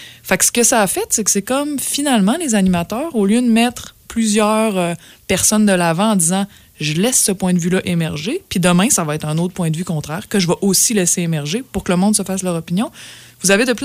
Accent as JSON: {"language": "French", "town": "Quebec City", "region": "Quebec", "country": "Canada", "said": "Je viens du centre-ville de Québec, Saint-Jean-Baptiste. C'est ça, mon hood."}